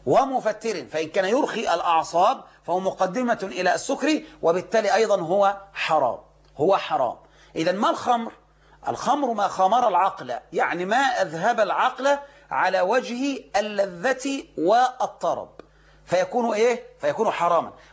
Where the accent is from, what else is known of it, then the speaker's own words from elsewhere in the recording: Egypt; ما يكون بلعب الورق اللي احنا نسميه عندنا في مصر الكوتشينة